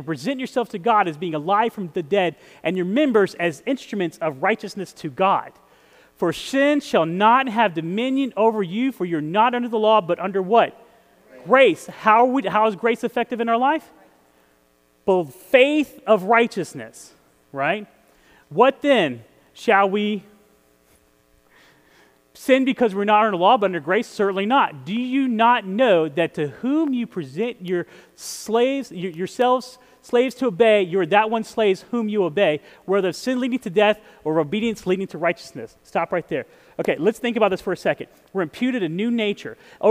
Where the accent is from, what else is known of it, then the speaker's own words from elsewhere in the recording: Texas, United States; And I'm from Texas. You would think I would talk slower.